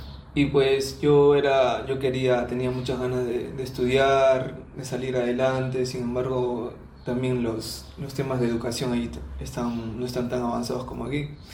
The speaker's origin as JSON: {"language": "Spanish", "region": "Lima", "country": "Peru", "moved": "as an adult", "said": "Yo vengo de Lima, que es la capital de Perú. Uh-huh. Es un sitio donde muchos que son de provincia viajan ahí para poder trabajar, como es mi caso."}